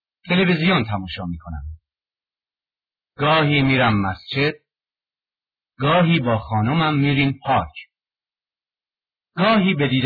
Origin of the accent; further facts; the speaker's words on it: Sari, Mazandaran, Iran; من 56 سال دارم و اهل ساری هستم